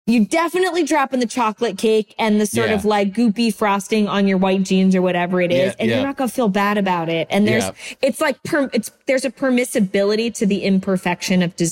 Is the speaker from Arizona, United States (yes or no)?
no; Ohio, United States; also born or lived in Virginia; I'm from Ohio, but then I spent like my, I guess, school years in Virginia.